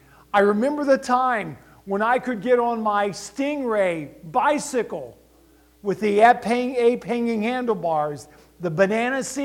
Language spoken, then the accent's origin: English; Ohio, United States; I had the opportunity of going back to my hometown in Southwest Ohio, a town located between Dayton and Cincinnati, Ohio.